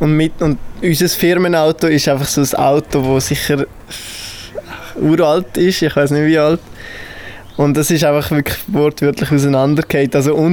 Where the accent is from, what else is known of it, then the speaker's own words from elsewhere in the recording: Switzerland; wo als Schweizer hätte man die vielleicht noch gerne